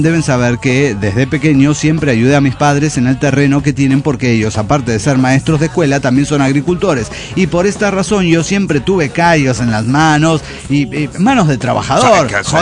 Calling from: Pachuca, Hidalgo, Mexico; de Pachuca, Hidalgo, México.

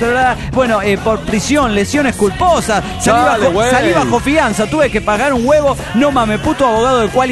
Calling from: Guadalajara, Jalisco, Mexico; de Guadalajara, Jalisco, México.

